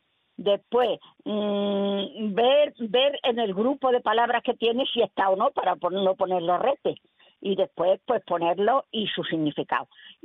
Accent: Higuera de Vargas, Extremadura, Spain; estoy escribiendo un libro sobre mi pueblo, Higuera de Vargas. Y entonces tengo también un diccionario higuereño

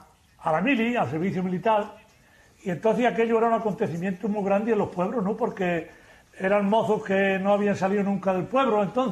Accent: Casillas de Coria, Extremadura, Spain; pues por ejemplo en mi pueblo, en Casillas de Coria, pues los quintos se juntaban desde el día 26 de diciembre.

